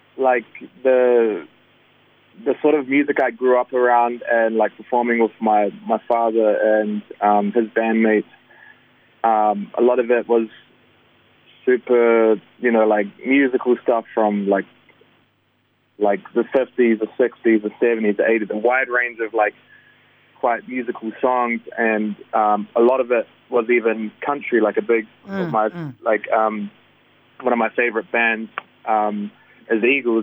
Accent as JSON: {"language": "English", "town": "Palmerston North", "region": "Manawatū-Whanganui", "country": "New Zealand", "lives_now": "Auckland, New Zealand", "said": "I'm originally from Palmerston North, and I just moved to Auckland."}